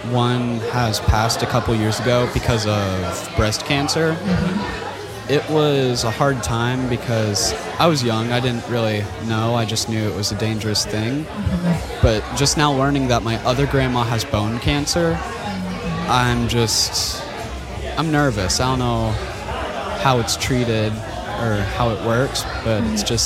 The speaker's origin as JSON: {"language": "English", "town": "Fort Worth", "region": "Texas", "country": "United States", "said": "I am from Fort Worth, Texas."}